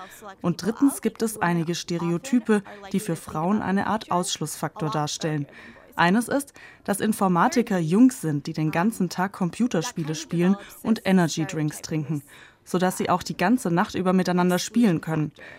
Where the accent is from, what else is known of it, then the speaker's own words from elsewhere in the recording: East Coast, United States; German is a second language; Ich bin an der Ostküste in den USA aufgewachsen und komme aus einer Familie von Doktoren.